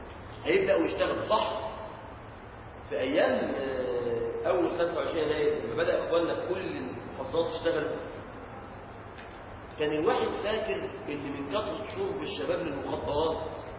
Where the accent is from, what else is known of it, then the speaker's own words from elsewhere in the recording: Mansoura, Dakahlia, Egypt; وأنا طالب في الثانوية العسكرية عندنا في المنصورة